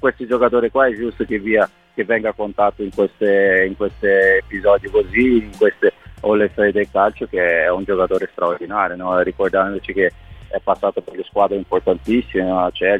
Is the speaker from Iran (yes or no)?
no; Brazil; e io essendo brasiliano sono contentissimo che sta anno dopo anno crescendo